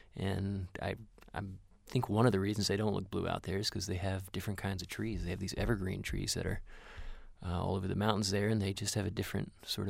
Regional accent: Richmond, Virginia, United States; now in Charlottesville, United States; I grew up in Richmond, Virginia, born and bred there.

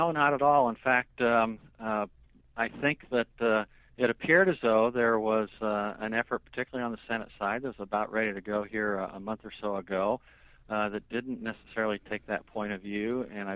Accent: Illinois, United States; As you know, I'm actually from Central Illinois. I'm still very much involved in the family farming operation just outside of Bloomington, Illinois.

